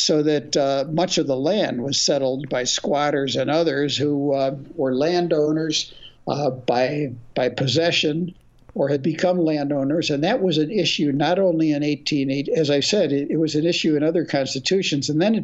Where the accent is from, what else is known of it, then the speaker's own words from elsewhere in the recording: Illinois, United States; I grew up in Illinois. I grew up in Cook County, but right down in the southwest part near the Illinois-Michigan Canal.